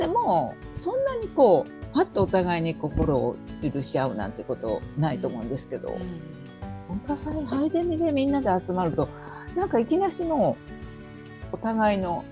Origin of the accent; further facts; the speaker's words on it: Nara, Japan; もちろん私は奈良なんですよっていうことで